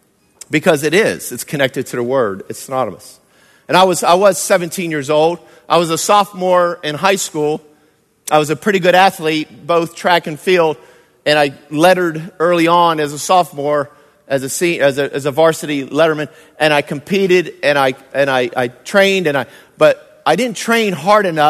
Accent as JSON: {"language": "English", "town": "Fort Worth", "region": "Texas", "country": "United States", "lives_now": "Riverside, United States", "said": "And I come from Dallas and Fort Worth area. I said one time Dallas, Fort Worth, and they said no, Fort Worth, because I was in Fort Worth."}